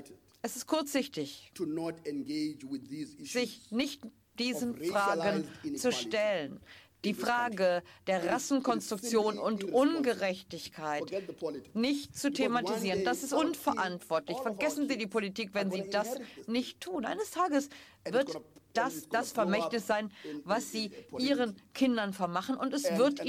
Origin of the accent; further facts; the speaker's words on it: South Africa; Ich bin da aufgewachsen in Südafrika, wo Steve Biko herkam